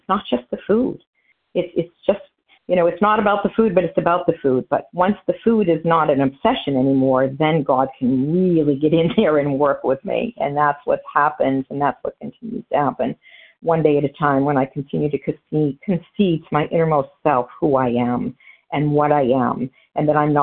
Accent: New Hampshire, United States; I'm from New Hampshire, currently residing in Florida, a snowbirder.

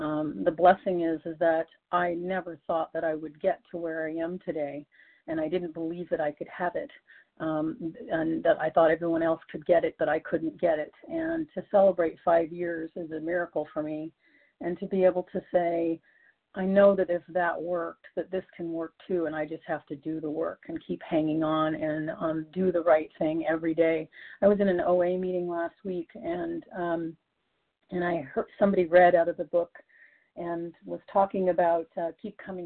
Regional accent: Seattle, Washington, United States; I'm from Seattle, Washington

